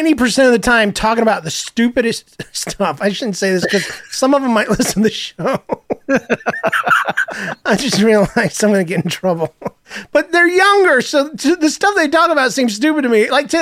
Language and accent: English; the South, United States; You know, I'm from the South ultimately. And even though I don't still have my accent